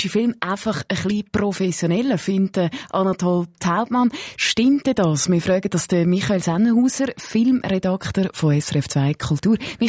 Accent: Switzerland; Bei uns in der Schweiz

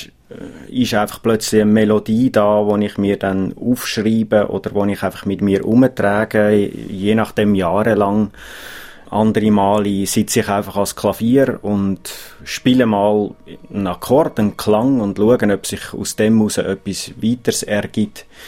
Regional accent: Zug, Switzerland; Zug ist doch einfach meine Heimat und ich kenne es und es ist ruhig und schön mit dem See

